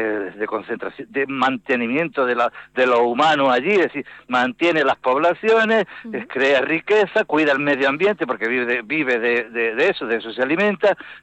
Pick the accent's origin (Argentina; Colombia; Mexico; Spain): Spain; Ibros, Andalusia; os estoy hablando desde mi pueblo natal, desde Jaén, desde Ibro, que está al lado de Baeza